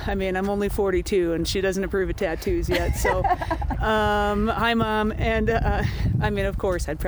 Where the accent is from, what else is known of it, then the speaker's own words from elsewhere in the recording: Sioux Falls, South Dakota, United States; from Sioux Falls, South Dakota.